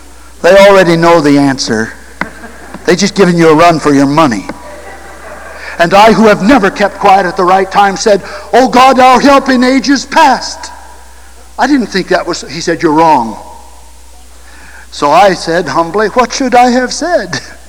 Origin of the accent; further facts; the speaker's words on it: Boston, Massachusetts, United States; and I'm only from Boston.